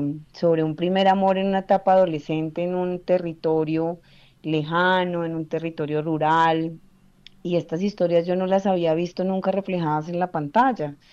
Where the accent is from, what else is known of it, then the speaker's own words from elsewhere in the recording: Boyacá, Colombia; yo soy de Boyacá, como tú dices, y entonces provenir de una región que es mayoritariamente rural